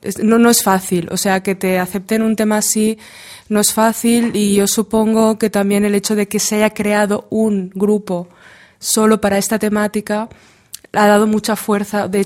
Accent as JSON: {"language": "Spanish", "town": "Barcelona", "region": "Catalonia", "country": "Spain", "said": "todas las personas que forman parte del Renault somos de Barcelona o muy cerca."}